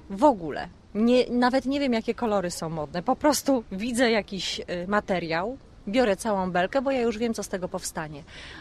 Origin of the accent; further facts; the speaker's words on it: Główczyce, Pomeranian Voivodeship, Poland; also born or lived in Słupsk; now in Kraków, Poland; Urodziłam się w Słupsku, natomiast pochodzę z Główczyc, czyli kawałek dalej, stąd. Liceum tutaj spędziłam